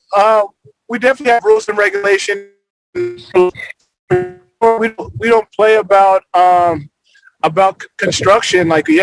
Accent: Boston, Massachusetts, United States; born there; now in Arizona, United States; So I actually was born in Boston. I was born in Boston.

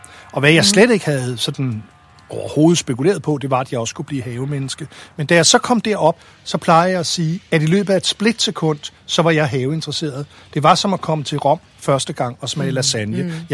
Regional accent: Valby, Capital Region of Denmark, Denmark; Jeg voksede op i Valby, først i en lejlighed, og så i et lille rækkehus.

